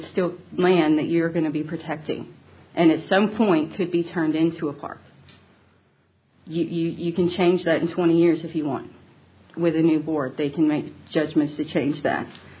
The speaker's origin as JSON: {"language": "English", "region": "Texas", "country": "United States", "tie": "born or raised there", "said": "I was born and raised in Texas. I've never lived anywhere but in Texas."}